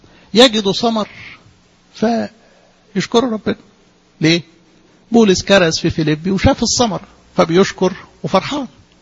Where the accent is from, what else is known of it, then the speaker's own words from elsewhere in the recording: Egypt; عندنا في مصر